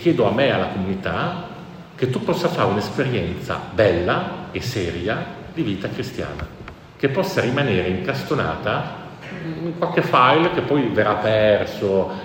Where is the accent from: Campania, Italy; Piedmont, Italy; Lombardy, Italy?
Piedmont, Italy; io arrivo dall'Alta Langa